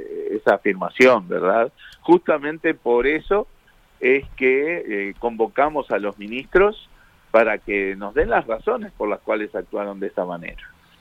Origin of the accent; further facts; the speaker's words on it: Uruguay; desde nuestra perspectiva como oposición, pero también como ciudadanos uruguayos